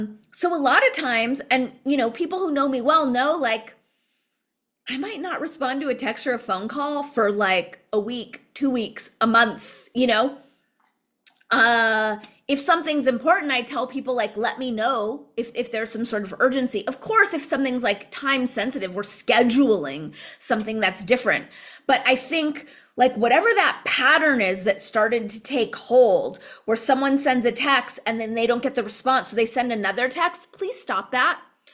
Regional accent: Los Angeles, California, United States; So for me personally, I grew up in Los Angeles. Los Angeles is super very diverse.

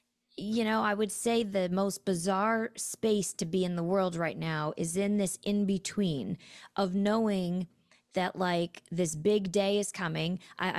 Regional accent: Chicago, Illinois, United States; accent: Chicago; There's still aspects of my Chicago that jump in there, but I do love it.

